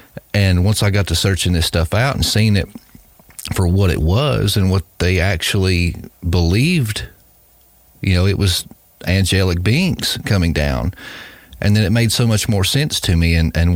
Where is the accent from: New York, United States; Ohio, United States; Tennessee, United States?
Tennessee, United States; I'm from the Bible Belt, if you can't tell by my dialect here. You know, I'm from East Tennessee, but grew up in church my whole life